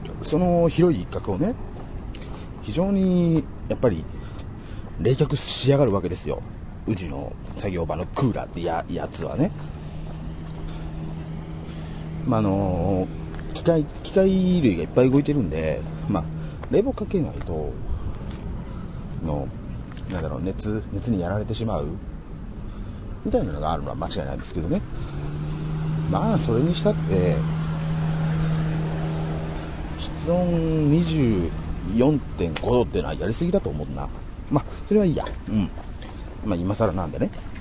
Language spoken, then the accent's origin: Japanese; Osaka, Japan; うちの地元は住之江公園駅、住之江協定がすぐ近くにある協定会でいうの、協定しやってる方々のメッカと言われる、まあ、住之江公園駅が一番最寄りの駅なんですけれども